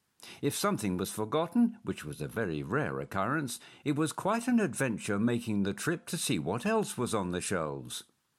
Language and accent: English; Christchurch, East of England, United Kingdom; I was born and brought up in the Fenland village of Christchurch, twixt Maney, March and Downham Market.